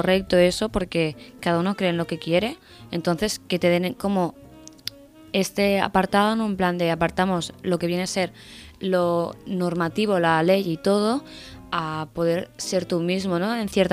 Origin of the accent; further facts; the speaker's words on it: Catalonia, Spain; lo quiero destacar por donde soy yo, que soy de las Terras del Ebre.